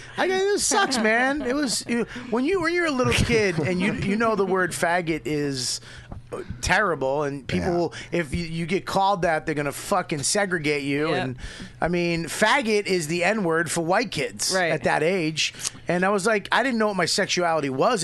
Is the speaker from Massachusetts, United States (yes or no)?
yes; Medford, Massachusetts, United States; I grew up in Medford.